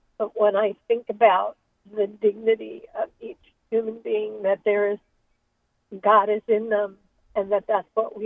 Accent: Mishawaka, Indiana, United States; Actually, we're visiting in Bullhead City, but we're from Mishawaka, Indiana.

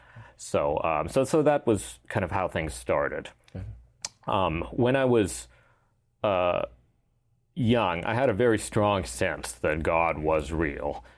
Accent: Vancouver, British Columbia, Canada; Well, I grew up in Vancouver in Canada, and both my parents were Muslim in their background, although they came from rather different places, both geographically and in terms of their religious preparation.

